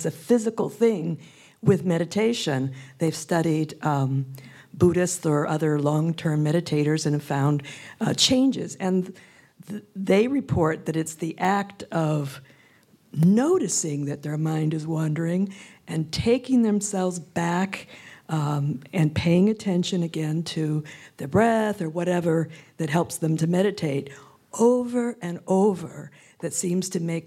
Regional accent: San Francisco, California, United States; from San Francisco

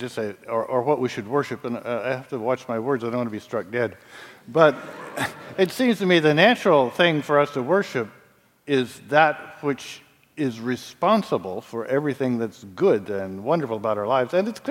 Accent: Nebraska, United States; I'm from Nebraska. There is no Prairie Lands National Park, probably never will be.

